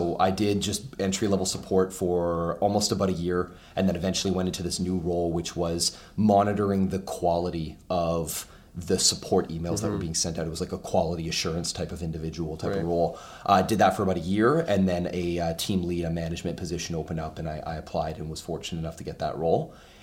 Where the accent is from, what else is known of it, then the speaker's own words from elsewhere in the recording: Kelowna, British Columbia, Canada; I've been born and raised in Kelowna pretty much my entire life. So I moved here when I was 2 years old. Myself and my sister, who's 2 years older than me, we were raised by a single mom. And I've gone to school here